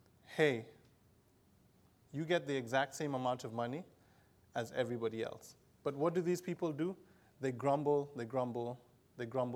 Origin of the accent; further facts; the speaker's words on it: Kenya; now in United States; If you haven't picked it up, I'm a foreigner. I'm from Kenya, in East Africa.